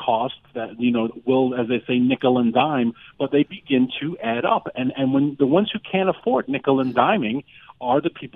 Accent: New York City, New York, United States; I was born and raised in Queens.

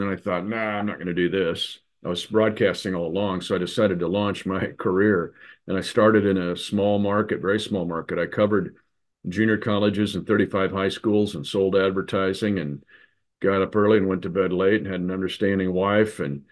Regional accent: Kansas/Nebraska border, United States; now in Missouri, United States; I grew up on the Kansas-Nebraska border at the 40th parallel line.

